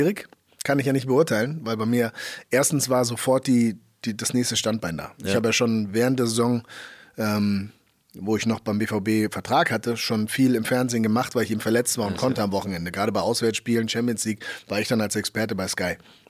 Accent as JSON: {"language": "German", "region": "Hamburg", "country": "Germany", "tie": "born or raised there", "said": "ich wollte zurück in meine Heimat, Hamburg, Superstadt"}